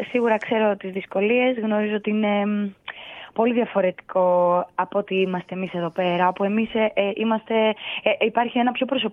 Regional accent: Thessaloniki, Central Macedonia, Greece; Εγώ είμαι από τη Θεσσαλονίκη, ζω τα περισσότερα χρόνια της ζωής μου στη Θεσσαλονίκη. Βέβαια τώρα είναι η τελευταία παραγωγή που κάνω αυτή εδώ, καθώς μετακομίζω και εγώ στην Αθήνα τον Νοέμβρη.

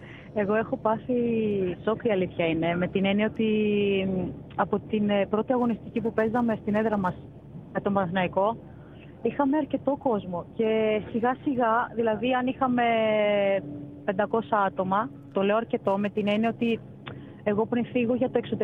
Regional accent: Larissa, Thessaly, Greece; η οποία ήταν η ομάδα πιο κοντά στην πόλη μου, την οποία κατάγομαι από τη Λάρισα.

